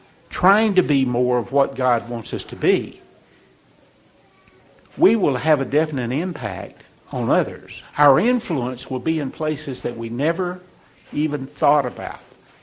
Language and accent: English; Rossville, Georgia, United States; also born or lived in Chattanooga, Tennessee; I think of the men that were effective in my life, even in Rossville, Georgia. See, I was born in Chattanooga. We moved to Rossville when I started the ninth grade.